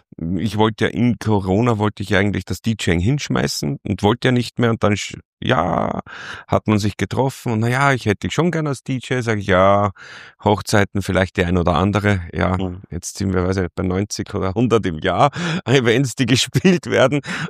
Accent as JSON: {"language": "German", "region": "Vienna", "country": "Austria", "said": "Fahr mal als Wiener ins Salzburger Land"}